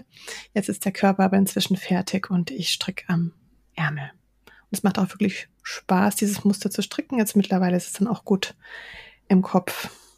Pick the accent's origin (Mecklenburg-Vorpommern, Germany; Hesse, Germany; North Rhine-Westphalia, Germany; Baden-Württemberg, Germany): Baden-Württemberg, Germany; Ja, ich komme ja aus dem Schwarzwald und habe in meiner Kindheit und Jugend genug Fasnet